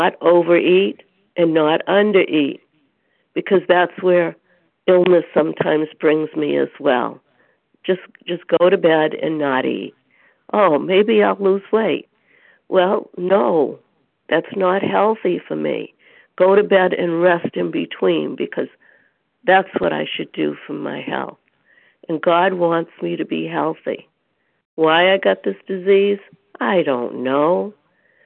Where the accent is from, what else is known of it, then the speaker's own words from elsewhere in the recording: Boston, Massachusetts, United States; I am from the South Shore area of Boston, Massachusetts.